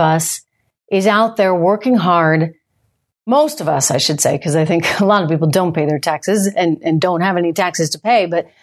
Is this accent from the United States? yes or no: yes; United States; as an American who wants to ensure that, you know, the next 50 years are fantastic